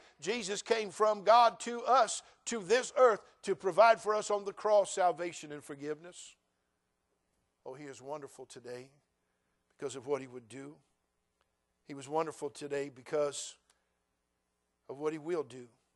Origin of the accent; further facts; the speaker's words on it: United States; I respect their right to believe what they believe. I'm an American.